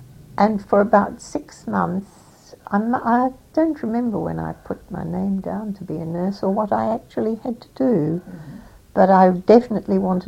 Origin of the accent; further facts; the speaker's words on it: Magill, South Australia, Australia; Yes, I was born in McGill and lived there for some years.